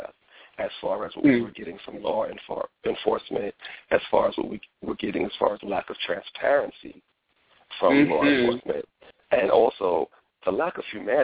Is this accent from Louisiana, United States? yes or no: no; New York City, New York, United States; I am from the New York area, New York City.